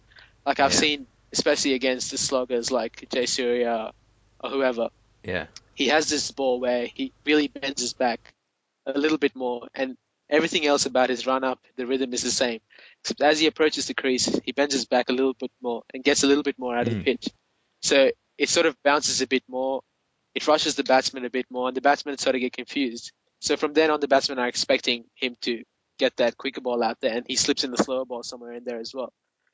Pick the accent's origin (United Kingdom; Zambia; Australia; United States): Australia; from Australia.